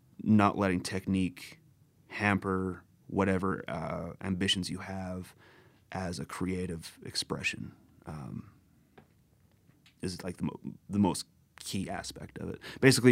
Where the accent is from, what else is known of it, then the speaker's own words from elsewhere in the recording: Browning, Montana, United States; a composite of some of the stories I heard working in there, as well as some of the stuff I saw growing up in Browning, Montana.